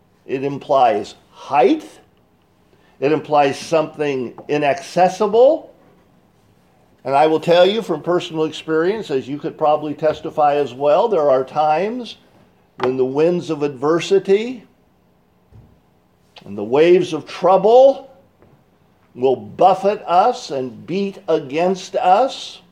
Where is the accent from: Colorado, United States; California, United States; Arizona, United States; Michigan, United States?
California, United States; I grew up in California, and the county in which I grew up in was, that's right, Butte County.